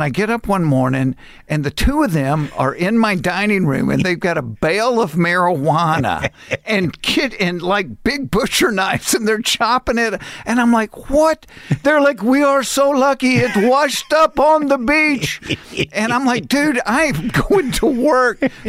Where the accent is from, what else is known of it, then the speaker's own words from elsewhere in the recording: Atlanta, Georgia, United States; I grew up in Atlanta.